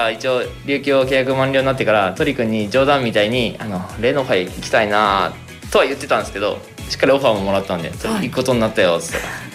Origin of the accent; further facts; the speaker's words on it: Gunma, Japan; 群馬育ちなんでちょっと似た部分もあるし